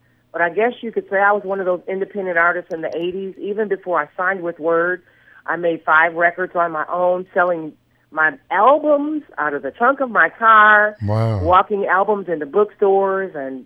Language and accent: English; Jackson, Michigan, United States; But I grew up in Jackson, Michigan, not far from Detroit.